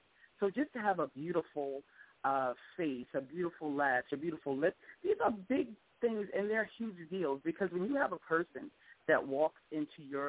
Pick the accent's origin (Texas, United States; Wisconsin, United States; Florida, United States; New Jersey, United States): New Jersey, United States; Jersey City; Yeah, that's my hometown.